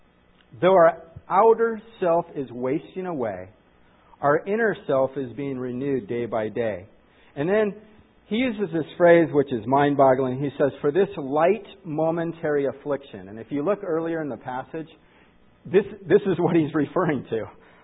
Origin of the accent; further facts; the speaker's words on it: United States; Now, I'm as patriotic as any American I know. I love our country.